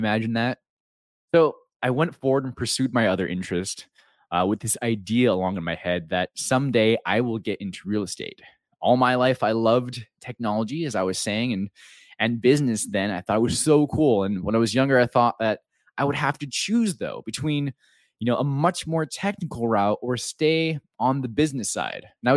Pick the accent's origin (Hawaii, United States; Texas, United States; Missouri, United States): Hawaii, United States; Pahoa; growing up in the Big Island of Hawaii in a town called Pahoa, that's P-A-H-O-A